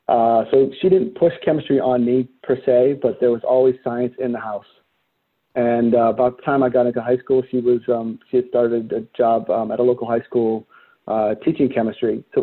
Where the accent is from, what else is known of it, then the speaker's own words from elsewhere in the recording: Massachusetts, United States; So I grew up outside of Boston.